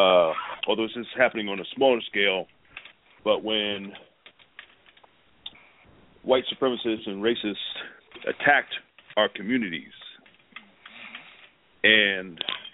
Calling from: Plainfield, New Jersey, United States; I'm calling from Plainfield, New Jersey, and I'm going to blow your minds because

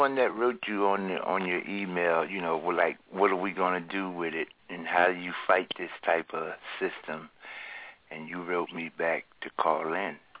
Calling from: Philadelphia, Pennsylvania, United States; from Philadelphia, Pennsylvania.

